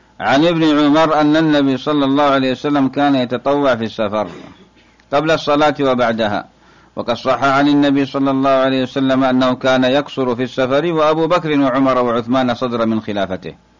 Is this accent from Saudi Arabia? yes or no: no; Morocco; طبعا ما عندنا في المغرب قصر